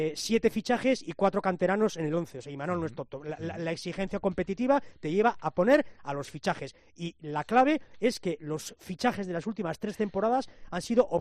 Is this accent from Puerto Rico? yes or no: no; Basque Country, Spain; somos vascos y pagadores de apuestas